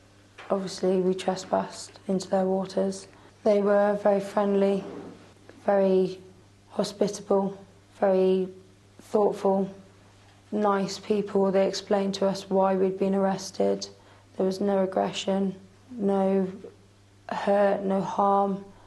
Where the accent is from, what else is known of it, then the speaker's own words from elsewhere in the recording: England, United Kingdom; I come from England.